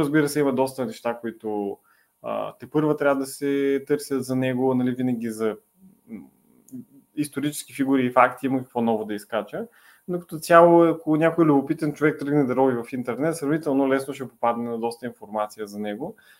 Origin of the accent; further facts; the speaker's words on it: Plovdiv, Plovdiv Province, Bulgaria; Той започва кариерата си всъщност в Пловдив, което така да изтъкне като пловдивчанин.